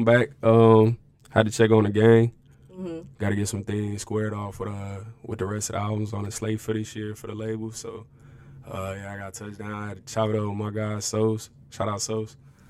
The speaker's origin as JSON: {"language": "English", "town": "Peoria", "region": "Illinois", "country": "United States", "tie": "born or raised there", "said": "Yeah, born and raised from Peoria. I'm actually from Peoria, Illinois."}